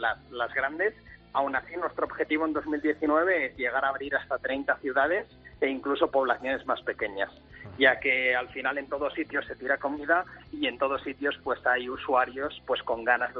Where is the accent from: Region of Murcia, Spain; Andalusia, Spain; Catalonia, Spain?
Catalonia, Spain; Barcelona; Yo de Barcelona.